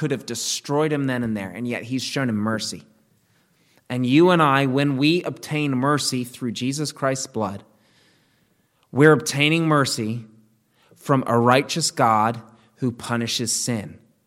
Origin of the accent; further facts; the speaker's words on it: England, United Kingdom; I'm English, and you can't, in England, you have to say please and thank you.